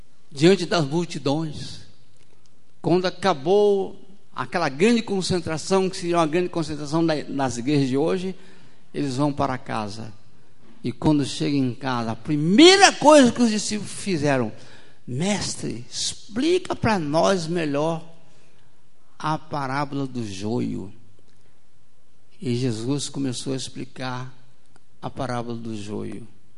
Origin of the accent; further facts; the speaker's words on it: Espírito Santo, Brazil; Tem algum capixaba por aqui? Eu sou capixaba.